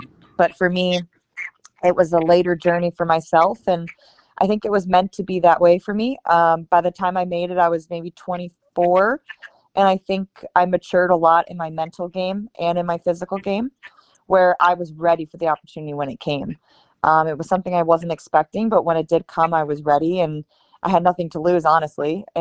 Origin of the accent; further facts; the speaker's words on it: New York, United States; it's because of the way I grew up in Western New York for sure.